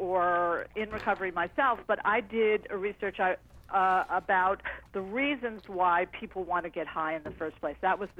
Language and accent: English; New York City, New York, United States; I'm from New York City, the stress capital of the world.